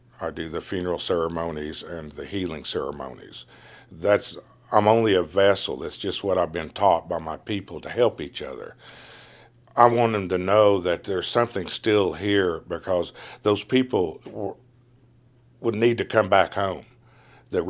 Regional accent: Hominy, Oklahoma, United States; I'm from the Hominy Indian Village on the Osage Reservation in Hominy, Oklahoma.

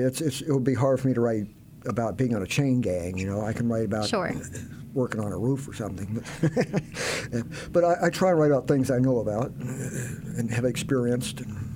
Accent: Memphis, Tennessee, United States; Well, I grew up in Memphis listening to the blues and R&B, and there was rockabilly, and Memphis was a very good musical town to grow up

